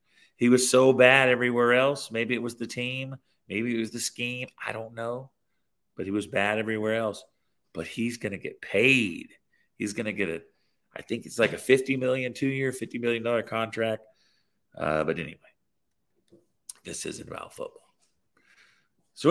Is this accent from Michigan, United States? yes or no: yes; Michigan, United States; And I guess I'm from Michigan.